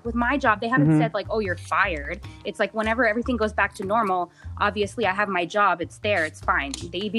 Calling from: North Las Vegas, Nevada, United States; I'm calling from North Las Vegas, Nevada.

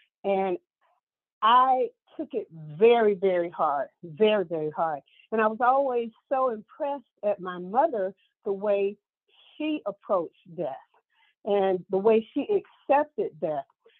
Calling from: Tallahassee, Florida, United States; And I am calling from Tallahassee, Florida.

